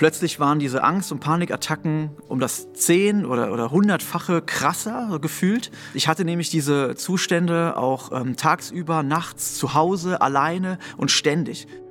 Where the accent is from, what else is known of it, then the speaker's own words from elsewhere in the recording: Wiesbaden, Hesse, Germany; ich bin 37 Jahre alt. Ich komme aus Wiesbaden-Nordenstadt. Ich komme ursprünglich auch aus einem christlichen Elternhaus, bin auch mit dem Glauben aufgewachsen